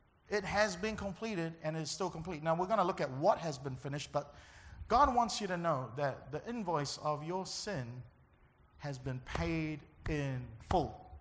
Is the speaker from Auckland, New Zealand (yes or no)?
yes; Auckland, New Zealand; where I grew up in Auckland. I went to the University of Auckland, the finest university in the Southern Hemisphere.